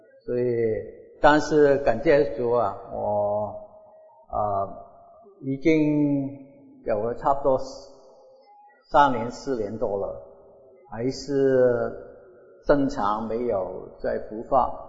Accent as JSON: {"language": "Chinese", "country": "Hong Kong", "tie": "born or raised there", "also_born_or_lived": "Shanghai, China", "accent": "Cantonese", "second_language": "Chinese", "moved": "as an adult", "lives_now": "United States", "said": "因为我本身是上海人，六岁的时候从上海跟父母亲移民到香港，然后在香港长大，所以我讲的有广东的口音，所以原谅啊，不是很纯正的普通话，在香港念了小学、中学"}